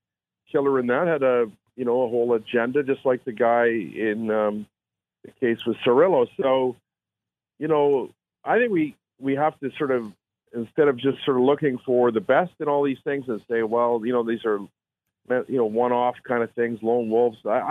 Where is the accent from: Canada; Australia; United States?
Canada; We're all Canadian.